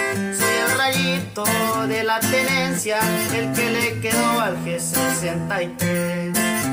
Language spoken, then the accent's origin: Spanish; Michoacán, Mexico; Con mucho orgullo soy michoacano y en cada lugar represento yo.